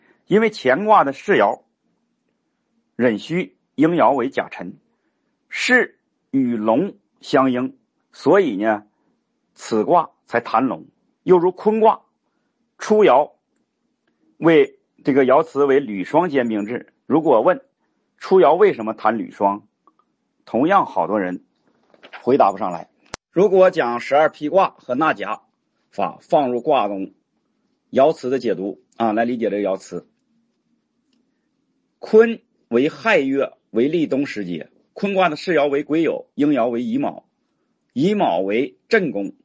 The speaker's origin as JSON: {"language": "Chinese", "region": "Heilongjiang", "country": "China", "tie": "born or raised there", "said": "两年前啊，我回了那个我的老家黑龙江啊"}